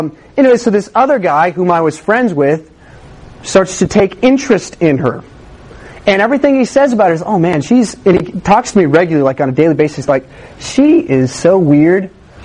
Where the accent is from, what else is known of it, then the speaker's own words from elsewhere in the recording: Austin, Texas, United States; that's just because I'm from Austin